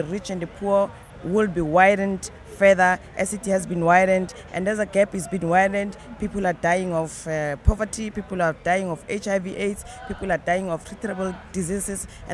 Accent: Gauteng, South Africa; I'm from Jubilee, South Africa.

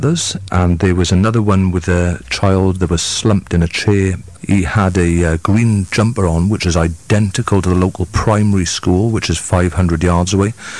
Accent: Rudry, Wales, United Kingdom; I'm from Rudry, South Wales.

